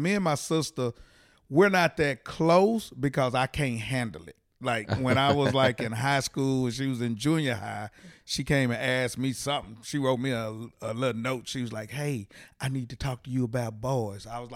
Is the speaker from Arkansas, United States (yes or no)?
no; Fort Worth, Texas, United States; So we was born and raised in Fort Worth, little old Christian based.